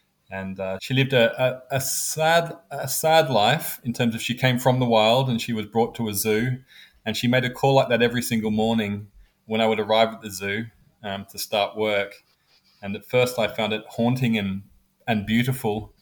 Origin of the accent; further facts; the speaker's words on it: Sydney, New South Wales, Australia; Well, I grew up in Sydney. I'm here in Sydney, Australia